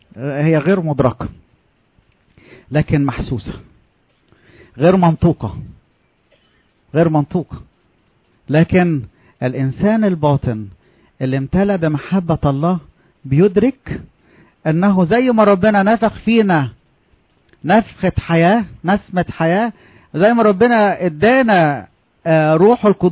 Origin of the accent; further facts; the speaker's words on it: Upper Egypt, Egypt; عندنا في الصعيد انا لما قلت المثل ده الناس عملوا لي ايه؟